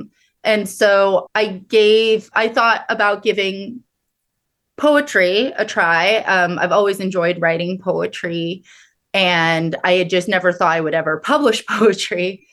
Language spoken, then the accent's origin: English; Washington, United States; But I have these very fond memories of being a kid and growing up in Washington State.